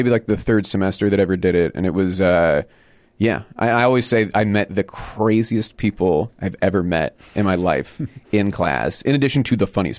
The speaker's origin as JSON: {"language": "English", "town": "Pittsburgh", "region": "Pennsylvania", "country": "United States", "lives_now": "Chicago, United States", "said": "No, I'm from Pittsburgh."}